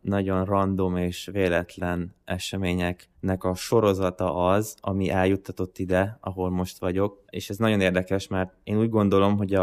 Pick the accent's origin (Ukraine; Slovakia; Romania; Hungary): Romania; Coltău, Maramureș; moved away as an adult; Alapvetően koltói származású vagyok, az Észak-Erdély, Máramaros megye. Onnan kerültem el orvosi egyetemre, Marosvásárhelyre